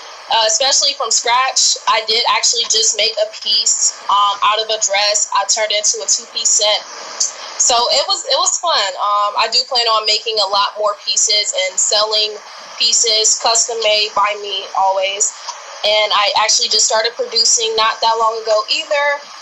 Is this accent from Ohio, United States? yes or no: yes; Cleveland, Ohio, United States; now in Canton, United States; I'm 19 years old. I am from Cleveland. I moved to Canton, Ohio when I was about 12 years old